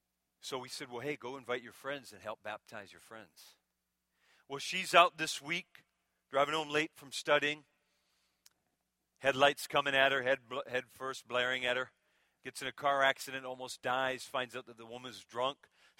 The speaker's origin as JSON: {"language": "English", "region": "Minnesota", "country": "United States", "said": "Some of these weak sauce Southerners, I love you Southerners, I'm from Minnesota."}